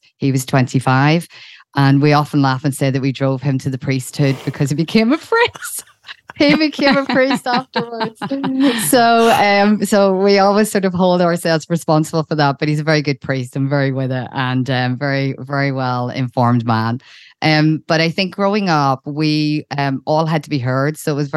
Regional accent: Yorkshire and the Humber, United Kingdom; I'm from East Yorkshire, 52 years of age.

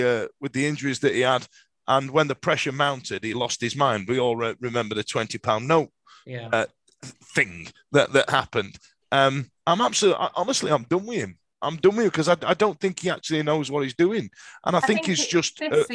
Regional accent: United Kingdom; It has to be played in a certain way because we're British and that's how we play it.

